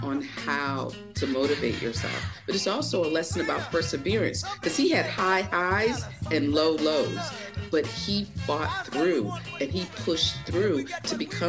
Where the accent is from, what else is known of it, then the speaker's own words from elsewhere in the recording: Savannah, Georgia, United States; born there; I was born in Georgia, in Savannah, Georgia. So it's nice to be able to write and direct a docuseries about our very own